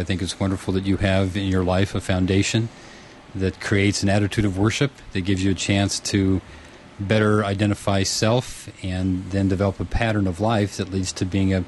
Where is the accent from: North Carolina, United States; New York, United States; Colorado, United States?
Colorado, United States; born there; moved away; also born or lived in California / Texas; I was born in Colorado.